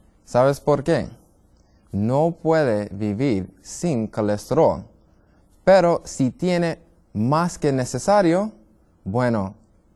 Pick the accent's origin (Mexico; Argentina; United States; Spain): United States; New York; Spanish is a second language; Yo soy gringo, más o menos soy de Nueva York y mi papá es italiano, mi mamá de Trinidad y Tobago y nadie habla en español